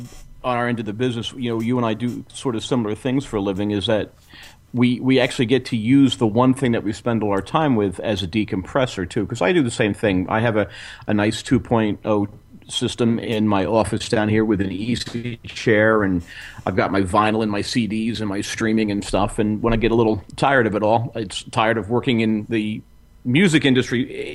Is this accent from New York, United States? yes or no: no; New Jersey, United States; moved away as an adult; now in Nashville, United States; I've only been down here for about a month. I was born and raised in New Jersey, and obviously KEF's North American offices are in New Jersey.